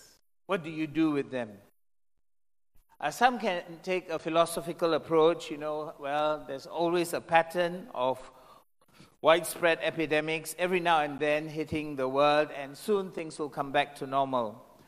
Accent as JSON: {"language": "English", "country": "Singapore", "said": "because I'm from Singapore, we're not used to this, right?"}